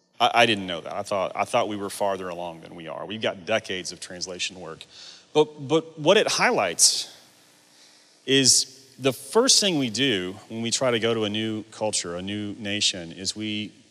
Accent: Kentucky, United States; When I was a kid growing up in Kentucky, I'm from a town of about 500 people. We have a traffic light.

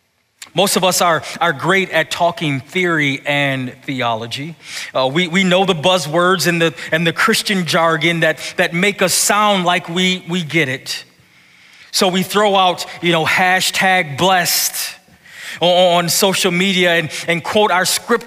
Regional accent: Buffalo, New York, United States; You know, in the church I grew up in Buffalo, we call them toe stepper moments.

